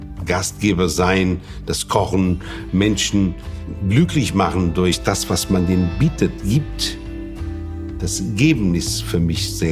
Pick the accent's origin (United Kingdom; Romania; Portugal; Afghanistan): Portugal; Norte; now in Nordhorn, Germany; ich wohne in der Grafschaft Bentheim in Nordhorn und ich komme aus Nordost Portugals.